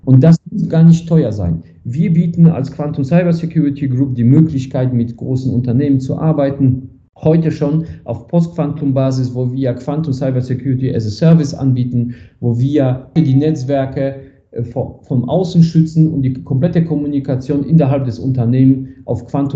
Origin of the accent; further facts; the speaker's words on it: Remscheid, North Rhine-Westphalia, Germany; ich komme hier aus Remscheid, Bergischen Städtedreieck